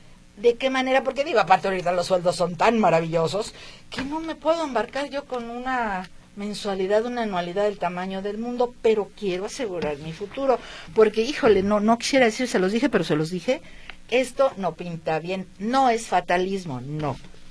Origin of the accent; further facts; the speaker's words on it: Ameca, Jalisco, Mexico; soy de Ameca